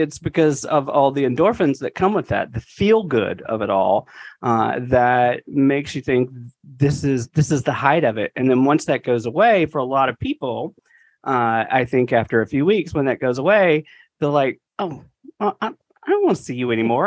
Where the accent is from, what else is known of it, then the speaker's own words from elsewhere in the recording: the South, United States; But when you're younger, at least for me, growing up in the South, growing up where I did